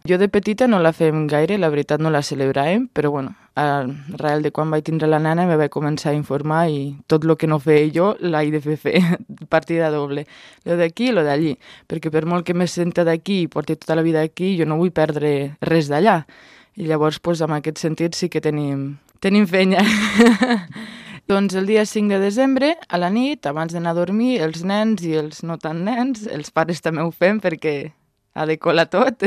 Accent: La Portella, Catalonia, Spain; also born or lived in Romania; vaig néixer a Romania fa 26 anys i fa 20 anys que estem a Catalunya. Vam viure a la Portella tota la vida, després vaig estar uns anys al Farràs i ara estem a Torreferrera.

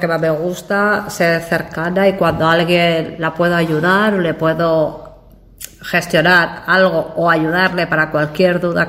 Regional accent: Extremadura, Spain; now in El Prat de Llobregat, Spain; Mi lugar en el mundo es en el Prat, pero yo soy extremeña, yo soy de Extremadura, y a mí me gusta mucho mi pueblo. Me gusta mucho Almuarín, que yo soy de Almuarín, de la tierra de los higos

